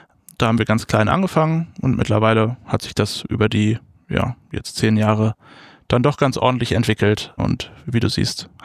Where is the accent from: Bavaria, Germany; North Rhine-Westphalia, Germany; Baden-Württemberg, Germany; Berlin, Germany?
North Rhine-Westphalia, Germany; Leverkusen; moved away as an adult; now in Hamburg, Germany; In Leverkusen tatsächlich, in der Nähe von Köln.